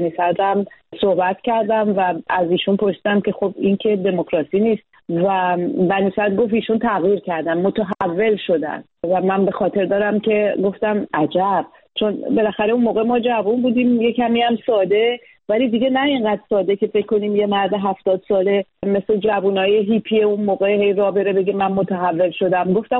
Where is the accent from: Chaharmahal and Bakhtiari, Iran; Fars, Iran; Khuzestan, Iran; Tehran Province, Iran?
Tehran Province, Iran; Tehran; born there; من متولد تهران هستم.